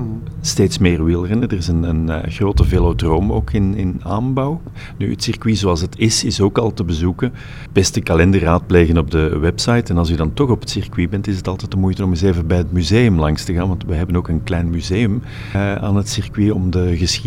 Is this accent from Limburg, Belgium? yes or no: yes; Heusden-Zolder, Limburg, Belgium; Dat was veel jaren geleden in Argentinië en ik zeg, ik ben van Heus de Zolder. Niemand wist waar het lag, ja.